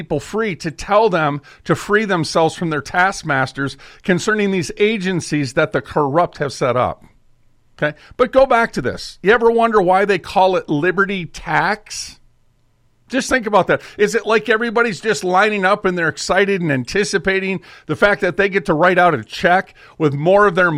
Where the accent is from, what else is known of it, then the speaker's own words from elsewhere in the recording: Minnesota, United States; Well, I'm from Minnesota, right? And the state bird is a mosquito.